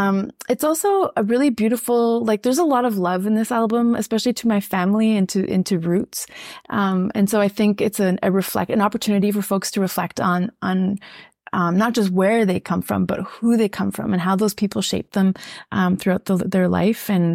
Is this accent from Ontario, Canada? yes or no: no; Saskatchewan, Canada; first language French; I'm Francophone, but I grew up in Saskatchewan, so there's a lot of English in my life